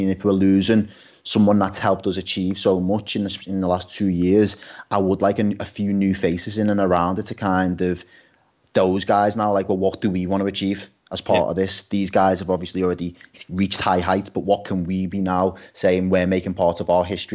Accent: Liverpool, North West England, United Kingdom; This, I'm just a Scouser. You know, this is the club that I love.

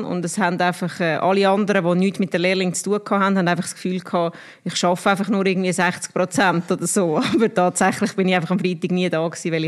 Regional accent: Urdorf, Zurich, Switzerland; weil ich bin gerade neben der Girlinghalle aufgewachsen in Urdorf, da in Zürich in der Nähe.

